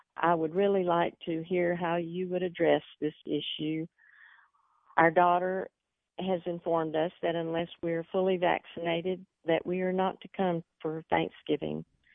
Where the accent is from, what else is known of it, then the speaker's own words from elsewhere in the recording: Fort Worth, Texas, United States; I'm from Fort Worth, Texas.